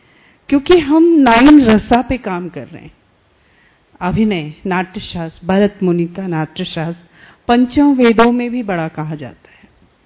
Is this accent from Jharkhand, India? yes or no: no; Gaya, Bihar, India; मैं बिहार से हूँ, गया नवादा से, गया जहाँ बुद्ध को ज्ञान प्राप्त हुआ।